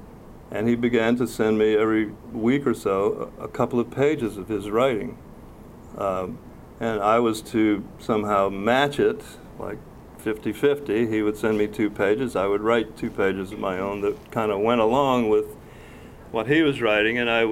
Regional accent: New Orleans, Louisiana, United States; We grew up together in New Orleans all the way up through high school

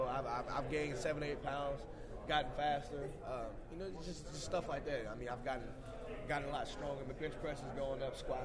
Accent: St. Louis, Missouri, United States; You know, my hometown in front of a BCS opponent

